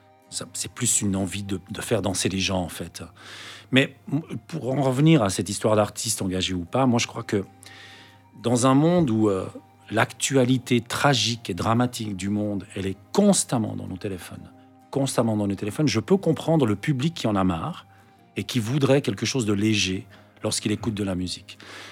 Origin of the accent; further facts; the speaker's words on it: Switzerland; born there; je suis quand même un fils d'immigré. Je suis né en Suisse, mais j'ai gardé un passeport espagnol jusqu'à assez tard.